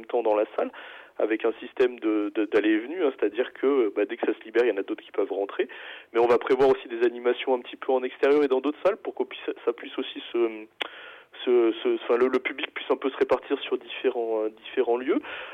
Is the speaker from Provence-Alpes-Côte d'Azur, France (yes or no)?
no; Auvergne-Rhône-Alpes, France; je suis pas natif d'ici en fait, moi je suis natif de la Drôme